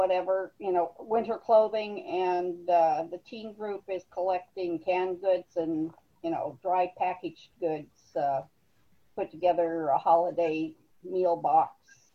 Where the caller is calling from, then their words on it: San Diego, California, United States; San Diego. So most of California is.